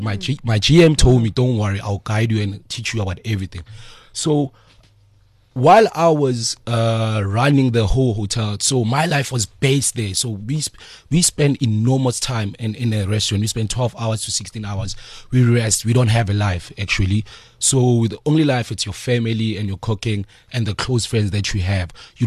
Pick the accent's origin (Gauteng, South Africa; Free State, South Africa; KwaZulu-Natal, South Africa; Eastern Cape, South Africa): Free State, South Africa; Freedom; I'm from Freedom Free State